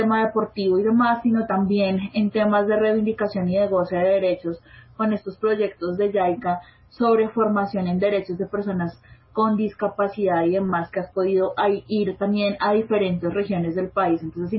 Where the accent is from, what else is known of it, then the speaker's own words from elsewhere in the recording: Colombia; como colombianos